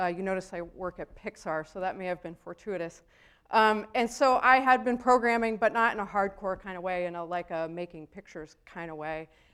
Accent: Boulder, Colorado, United States; And so I grew up in Boulder, Colorado, and attended a somewhat mediocre public high school

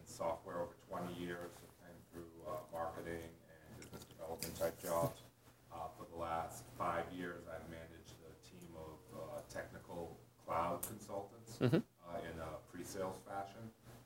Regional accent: Andover, Massachusetts, United States; I live local here. I'm from Andover.

